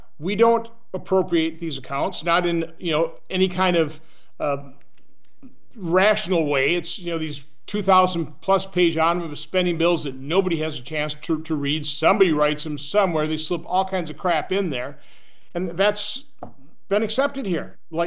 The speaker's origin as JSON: {"language": "English", "town": "Oshkosh", "region": "Wisconsin", "country": "United States", "lives_now": "Washington, United States", "said": "I'm an accountant from Oshkosh, Wisconsin, came here and never ran for office. All of a sudden here in Washington, D.C., and this is a bubble."}